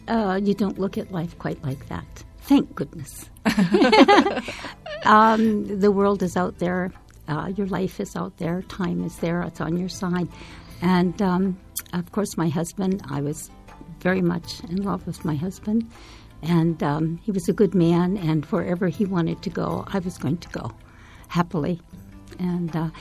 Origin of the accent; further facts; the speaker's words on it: Detroit, Michigan, United States; Of course, I'm from Detroit, and at that time, it was a city of about 3 million people.